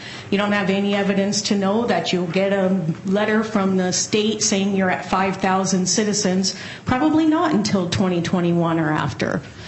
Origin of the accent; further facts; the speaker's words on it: Black Diamond, Washington, United States; now in Bellevue, United States; I live in Bellevue, and I grew up in Black Diamond